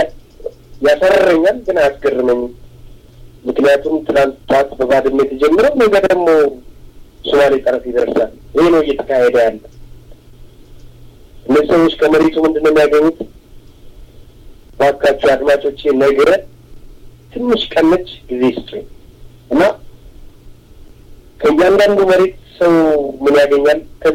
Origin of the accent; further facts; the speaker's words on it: Addis Ababa, Ethiopia; እኔ አዲስ አበባ ነው ትውልድ። የተወለድኩት አራዳ ፒያሳ ነው፣ አራዳ ይ ያደግኩት ፈረንሳይ